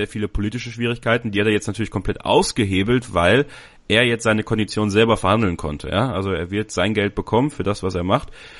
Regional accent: Belgium; born there; ja, mein Gott, ich bin in Belgien geboren, Leute.

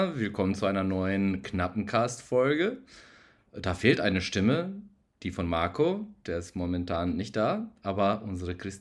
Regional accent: Sarajevo, Bosnia & Herzegovina; Ich bin ja aus Sarajevo, Bosnien-Herzegowina.

